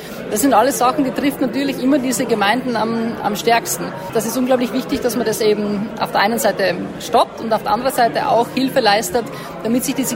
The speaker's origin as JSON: {"language": "German", "country": "Austria", "said": "also ich komme aus Österreich ursprünglich und wir haben ganz, ganz viel Wald."}